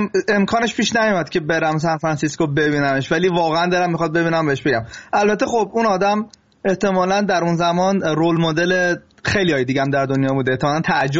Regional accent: Iran; moved away; از ایران مهاجرت کردم

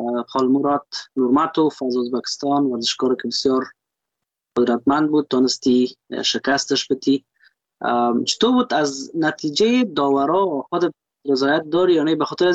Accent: Afghanistan; ما یک افغان هستم

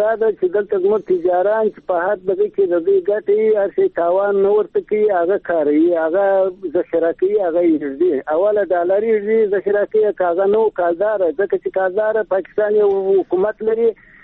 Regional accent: Helmand, Afghanistan; دلته خو زه په هلمند کې یم، زما خو خپل وطن دی، زه خو په دا جنګ په منطقو کې یم.

